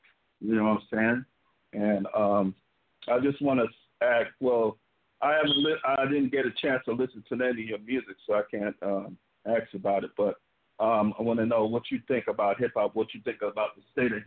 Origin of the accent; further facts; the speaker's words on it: San Francisco, California, United States; I'm from San Francisco. Just calling in, supporting the show